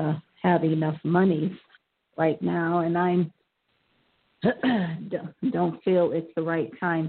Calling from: Ohio, United States; I'm calling from Ohio.

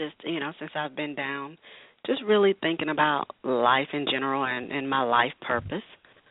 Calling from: Georgia, United States; I am calling from Georgia.

